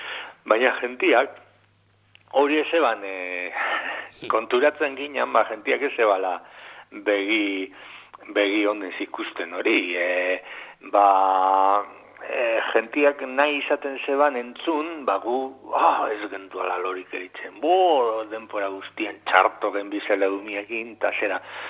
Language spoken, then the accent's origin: Basque; Eibar, Basque Country, Spain; now in Lekeitio, Spain; ni Lekitxon bizi naiz, Eibartarra naiz, baina Lekitxon bizi naiz